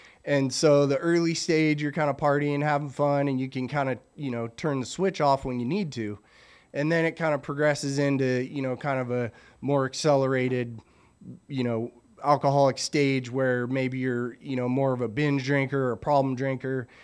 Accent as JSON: {"language": "English", "town": "Santee", "region": "California", "country": "United States", "tie": "born or raised there", "said": "And so I grew up in Santee, born and raised San Diego."}